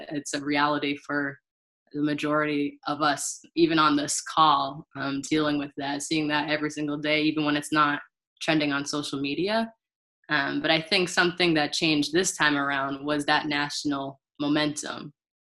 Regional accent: Worcester, Massachusetts, United States; I'm from Worcester, Mass.

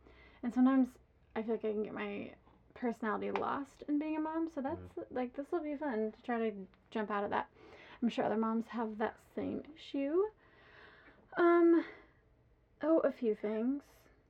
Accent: Indiana, United States; she was not named after the fact that we are from Indiana

